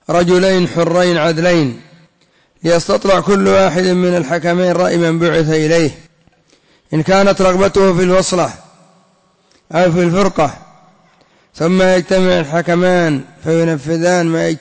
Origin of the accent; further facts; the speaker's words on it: Yemen; هذا يسمى عندنا في اليمن التفويض